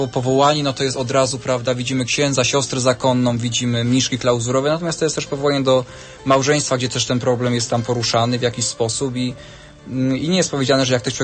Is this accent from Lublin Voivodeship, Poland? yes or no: no; Lesser Poland, Poland; Ja jestem z okolic Krakowa